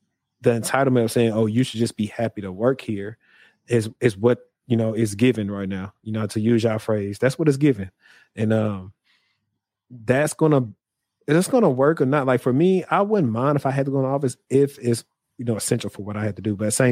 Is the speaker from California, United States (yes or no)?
no; Shreveport, Louisiana, United States; if I was in my hometown of Shreveport, right?